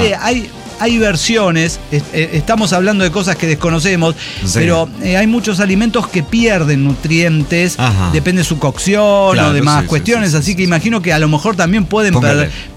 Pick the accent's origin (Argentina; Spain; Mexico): Mexico; Hermosillo, Sonora; yo les quería decir que soy de Hermosillo también. Mucha banda de Hermosillo.